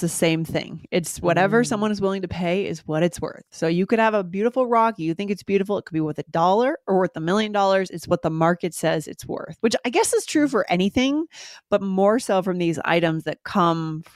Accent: New Hampshire, United States; at a Savers, I think in New Hampshire, actually, my home state, they purchased it.

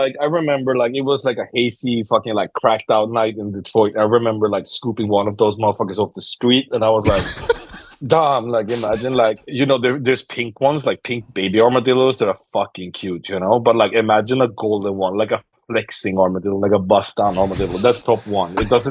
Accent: Skellefteå, Västerbotten County, Sweden; I'm from Skellefteå, which is like really close to Umeå, where like … shit is from.

